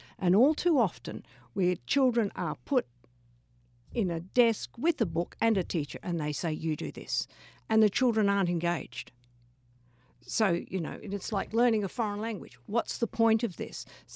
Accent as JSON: {"language": "English", "country": "Australia", "said": "in my world, being Australian, it comes with Captain Cook"}